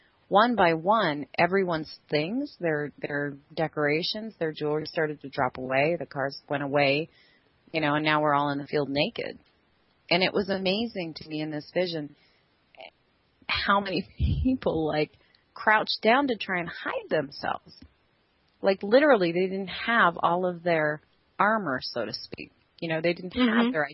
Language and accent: English; California, United States; growing up in California, you know, and living in California, it was always, you are what you drive.